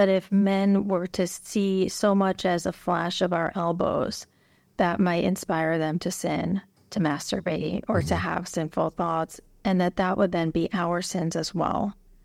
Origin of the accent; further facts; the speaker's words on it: Brooklyn, New York, United States; I was raised in Hasidic Brooklyn, as you said, and it looks exactly like what you see in the documentaries